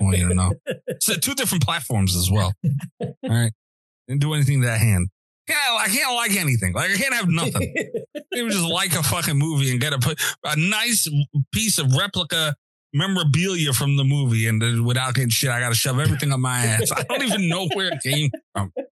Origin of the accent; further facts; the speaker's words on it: Brooklyn, New York, United States; I'm some guy from fucking Brooklyn who just happens to be Italian.